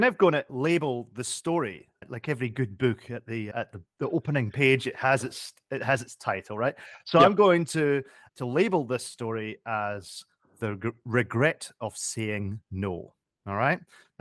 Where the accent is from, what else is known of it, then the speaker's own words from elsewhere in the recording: Edinburgh, Scotland, United Kingdom; also born or lived in Glasgow; I'm Scottish. I grew up in Edinburgh. I also lived in Glasgow for a while, but lived in Edinburgh.